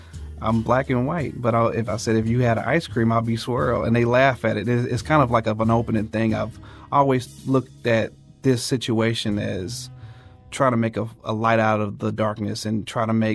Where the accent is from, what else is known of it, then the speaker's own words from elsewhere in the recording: St. Louis, Missouri, United States; now in Florissant, United States; I currently live in Florissant. I am a husband and father of one. I grew up primarily in North St. Louis, right around Page and Goodfellow.